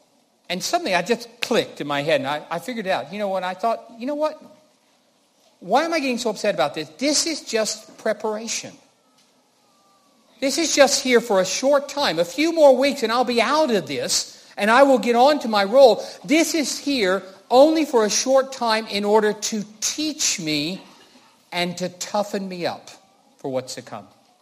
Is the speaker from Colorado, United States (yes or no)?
yes; Colorado, United States; I remember when I grew up in Colorado, one of the things I loved to do was to go walk around in the Rocky Mountains